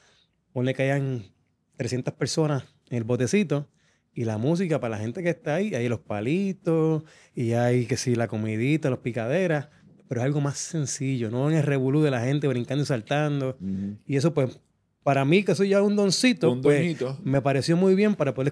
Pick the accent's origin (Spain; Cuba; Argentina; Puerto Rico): Puerto Rico; mira, soy de Puerto Rico